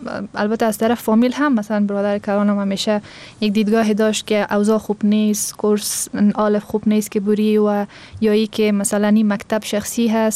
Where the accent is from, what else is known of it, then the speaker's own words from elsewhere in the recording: Afghanistan; ما افغان هستیم،